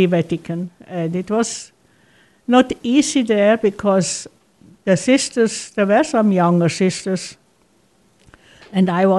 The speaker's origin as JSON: {"language": "English", "country": "Switzerland", "tie": "born or raised there", "lives_now": "United States", "said": "Yes, that's right, Derek. I was born and raised in Switzerland, and I entered our community in Switzerland."}